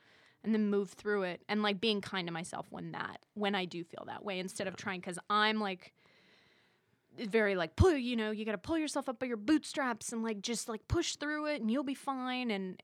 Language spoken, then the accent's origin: English; La Jolla, California, United States; I lived I'm from La Jolla, California in San Diego.